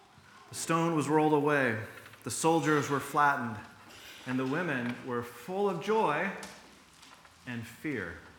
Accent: Seattle, Washington, United States; I grew up in the Seattle area, and when I was a kid, the Seattle Supersonics still existed

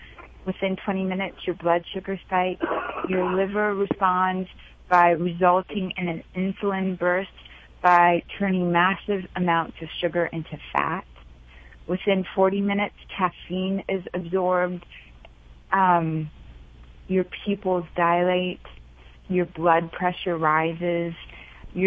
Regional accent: New Orleans, Louisiana, United States; As a foodie growing up, I grew up in mostly in New Orleans.

